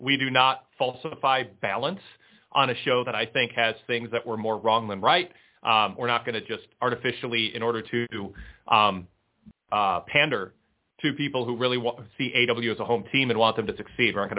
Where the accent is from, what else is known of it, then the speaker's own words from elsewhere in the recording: Minnesota, United States; Yeah, well, I mean, I'm from Minnesota, and my NHL and NBA teams got eliminated in the first round this year.